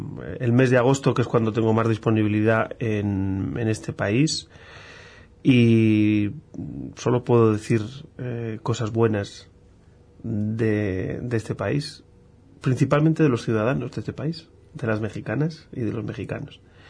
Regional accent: La Rioja, Spain; Bueno, pues yo soy de ahí, de La Rioja. Es una comunidad al norte de España, en el Valle del Ebro

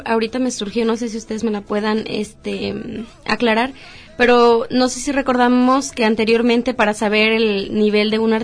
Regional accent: Silao, Guanajuato, Mexico; tener que ir hasta León a comprarlo porque pues yo soy de Silao

